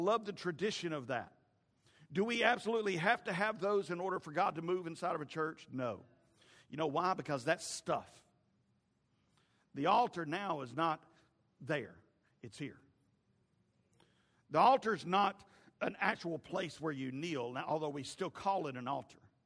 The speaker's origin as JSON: {"language": "English", "town": "Bessemer", "region": "Alabama", "country": "United States", "tie": "born or raised there", "said": "when I was growing up in Bessemer First Assembly of God in Bessemer, Alabama."}